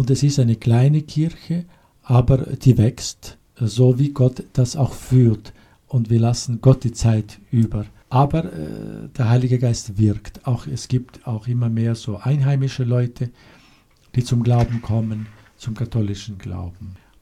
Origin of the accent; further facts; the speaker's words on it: Kazakhstan; so bin ich dann letztlich vor 15 Jahren wieder zurückgekommen in meine alte Heimat, wo ich in der Kindheit gelebt habe, in Mittelasien. Konkret jetzt bin ich zurückgekommen nach Kasachstan